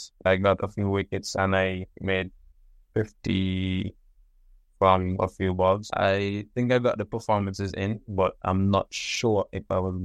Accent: Antigua & Barbuda; He's from Antigua, and I was raised in Antigua also.

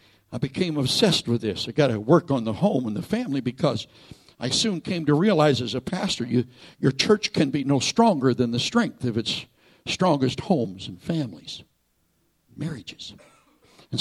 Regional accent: Canada; I'm a Canadian.

